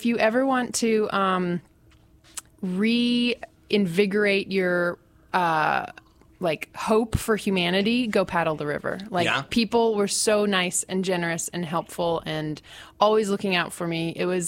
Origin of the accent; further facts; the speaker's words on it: Lexington, United States; now in Washington, D.C., United States; I grew up in Lexington. Yeah.